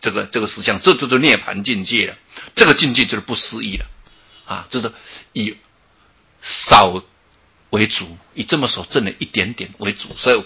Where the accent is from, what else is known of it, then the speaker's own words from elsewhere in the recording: China; 我们中国人想的上帝跟我们皇帝戴的帽子都一样啊